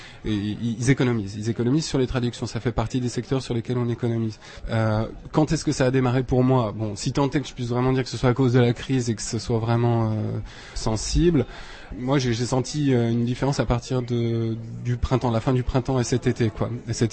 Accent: France; Moi, je suis français, un français qui a appris le tchèque, et je parle tchèque à peu près comme je parle français

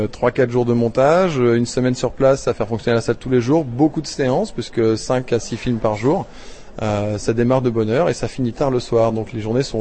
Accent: Brittany, France; On vient depuis la Bretagne, donc l'ouest complet de la France.

